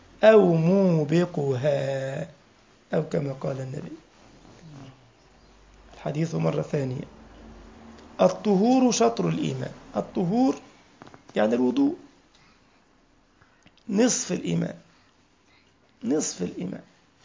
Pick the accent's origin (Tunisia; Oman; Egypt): Egypt; فرعون كان عندنا في مصر